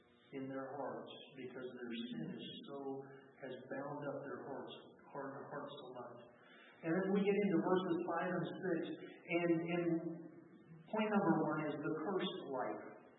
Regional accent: Navajo Nation, United States; Now, I was raised on the Navajo Reservation, and Laura knows what I'm talking about.

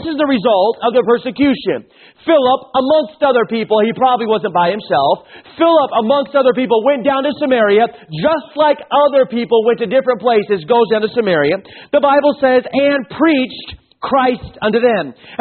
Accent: Tucson, Arizona, United States; I grew up in Tucson, Arizona.

